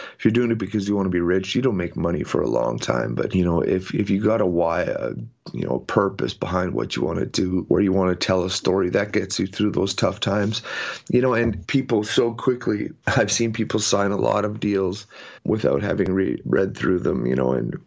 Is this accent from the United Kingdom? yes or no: no; Canada; I'm Canadian